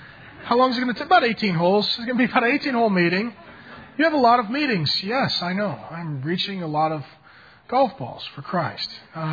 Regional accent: SeaTac, Washington, United States; I was 15. I wanted a job to make money. It came from a poor family. I grew up down in SeaTac by the strip club.

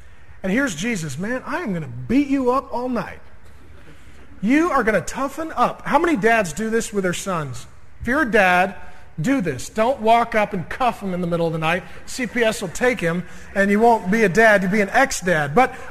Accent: SeaTac, Washington, United States; I have been in some good fights. I grew up in SeaTac.

